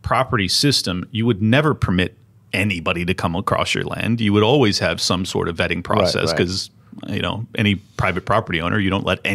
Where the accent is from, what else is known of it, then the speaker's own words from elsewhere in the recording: California, United States; And I come from California. Yeah. So, you know, unfortunately, I witnessed this firsthand. I witnessed the degradation of my state